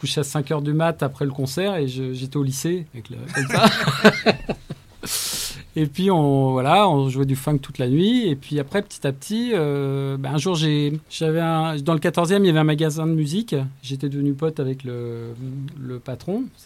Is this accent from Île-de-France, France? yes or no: yes; Paris, Île-de-France, France; also born or lived in Netherlands; j'ai grandi dans le 14e. En fait, je suis né en Hollande, vrai. Parce que ma mère était hollandaise, mes parents se sont rencontrés là-bas à Amsterdam. Je suis arrivé assez tôt ici.